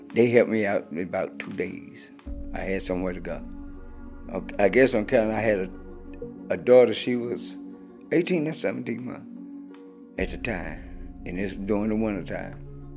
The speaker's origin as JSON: {"language": "English", "region": "Tennessee", "country": "United States", "moved": "as an adult", "said": "I'm not from Ohio. I'm from Tennessee. I moved from Tennessee to up here. It was in 2016."}